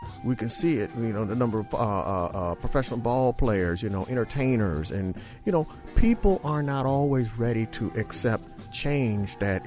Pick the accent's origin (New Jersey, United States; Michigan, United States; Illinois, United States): Michigan, United States; Detroit; I'm originally from Detroit, you know, with nothing but cars. And they had a couple biker gangs there.